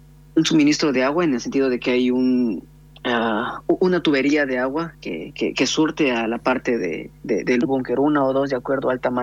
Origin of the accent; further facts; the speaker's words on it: Ecuador; por ejemplo, en mi país, en Ecuador